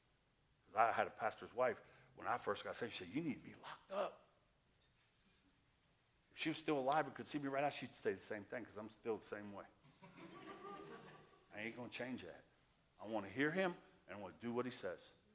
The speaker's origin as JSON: {"language": "English", "region": "Southern US", "country": "United States", "said": "Don't worry. I'm from the South. I know."}